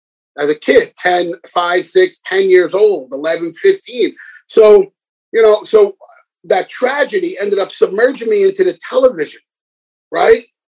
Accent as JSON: {"language": "English", "town": "Bronx", "region": "New York", "country": "United States", "tie": "born or raised there", "said": "So when I was a young kid, you know, growing up in the Bronx, like, my father was killed when I was like 3 or 4 years old."}